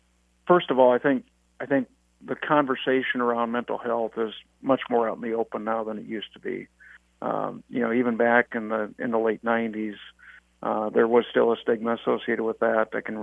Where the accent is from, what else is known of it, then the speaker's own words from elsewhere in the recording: North Dakota, United States; I grew up in Western North Dakota, went through with my family. I was oldest of five boys